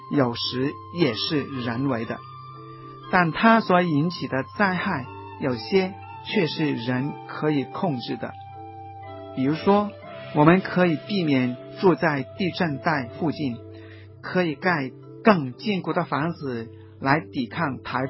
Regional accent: China; 我们中国人有时候说有些不良的人、不好的人、丧心病狂的人

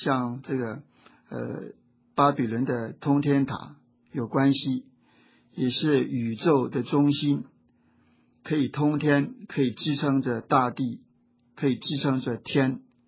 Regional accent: China; 那中国的五岳也是五个圣山，我们中国人这个五岳就是泰山，东岳泰山，南岳衡山，西岳华山，北岳衡山，中岳嵩山

